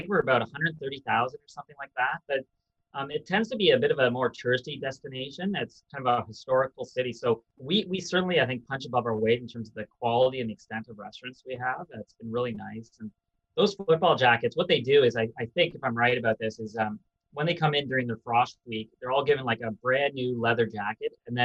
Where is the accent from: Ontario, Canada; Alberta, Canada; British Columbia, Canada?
Ontario, Canada; London; I grew up in London, Ontario. I went to undergrad in medical school there, as well as the general surgery training in London.